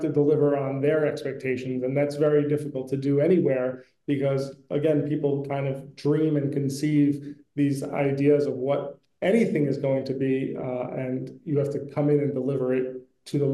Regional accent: New York, United States; I'm born and raised in New York. I've grown up with it.

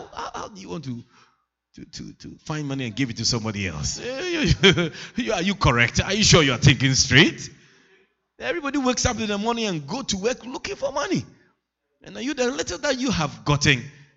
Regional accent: Ghana; born there; moved away; As a Ghanaian born in Ghana, migrated to Europe, your whole vision is to build a house in Ghana.

